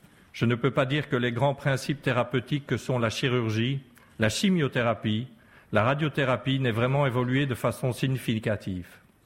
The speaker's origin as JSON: {"language": "French", "region": "Brussels", "country": "Belgium", "said": "je viens de Bruxelles."}